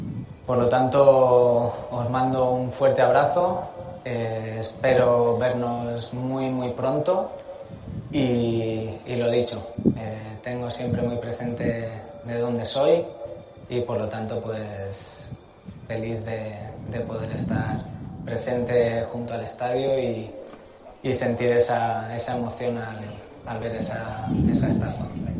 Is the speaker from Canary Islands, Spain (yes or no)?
no; Castilla-La Mancha, Spain; tengo muy presente de dónde soy. Soy de Fuente Alvilla, de un pueblo cercano a Albacete. En Albacete empecé a jugar a fútbol.